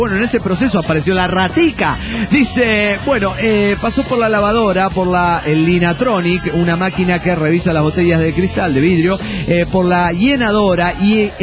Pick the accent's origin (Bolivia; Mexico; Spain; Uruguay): Bolivia; Cochabamba; de Cochabamba, Bolivia.